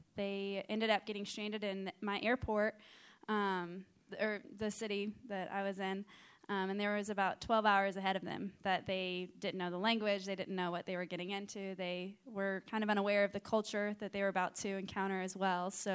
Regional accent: Florida, United States; also born or lived in Indonesia; I was still living in Indonesia for the next year, and I was from Florida, so I couldn't just go back and be in the same city.

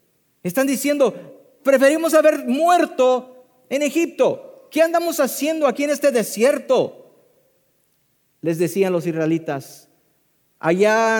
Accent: Mexico; Yo soy mexicano, lo que no sabía.

